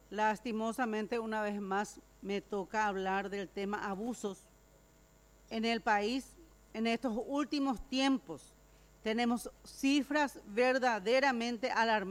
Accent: Paraguay; nos golpea duro como sociedad paraguaya

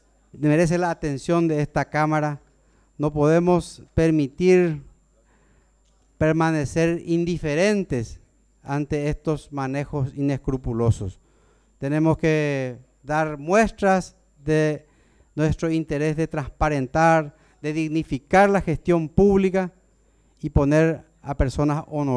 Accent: San Pedro, Paraguay; Eso me duele profundamente como paraguayo, como sanpedrano

